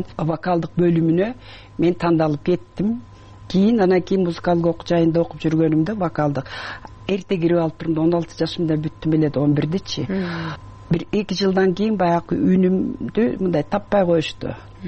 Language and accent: Kyrgyz; Tasma, Issyk-Kul Region, Kyrgyzstan; born there; Мен баягы Түп районуна караштуу Тасма айылында төрөлгөм. Анан ошол жерге келип, үчүнчү класстан баштап 7 жылдык мектепти ошол жерде окуп калдым.